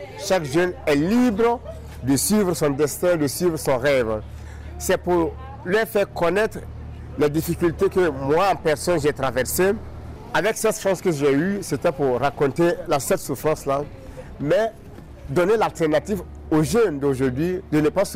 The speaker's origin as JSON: {"language": "French", "country": "Côte d’Ivoire", "also_born_or_lived": "Libya / Italy", "second_language": "French", "moved": "yes", "said": "je suis parti de la Côte d'Ivoire, j'ai traversé le désert. J'ai été en Libye pendant 3 années et j'ai traversé aussi la mer Méditerranée pour arriver en Libye et à la fin en Italie."}